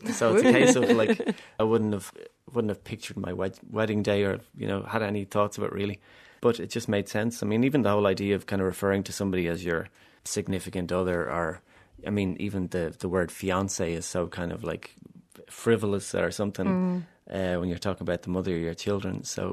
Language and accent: English; Ireland; first language Irish; English is a second language; Yeah, it's my first language. Yeah, my dad's from Castle in Connemara. And actually, my mother was raised speaking Irish as well in County Leitrim